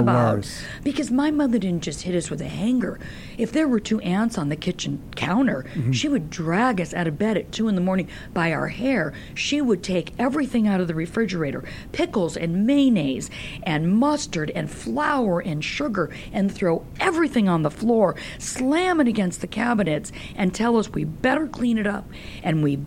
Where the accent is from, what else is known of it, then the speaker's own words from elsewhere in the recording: Los Angeles, California, United States; Los Angeles.